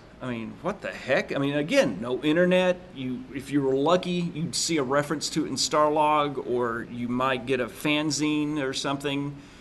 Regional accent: Alabama, United States; Now, see, when I started back home, I'm from Alabama, and we had our local PBS station would show Doctor Who at 9 p.m. on Saturday nights.

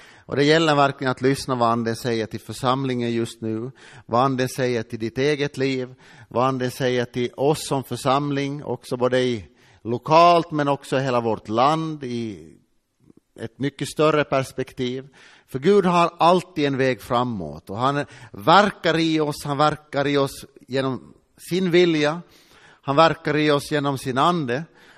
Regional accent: Ostrobothnia, Finland; Och jag var hemma i Österbotten.

